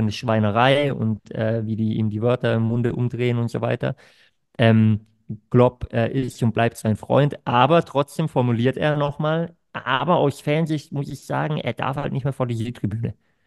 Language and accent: German; Baden-Württemberg, Germany; Ich komme auch aus Südbaden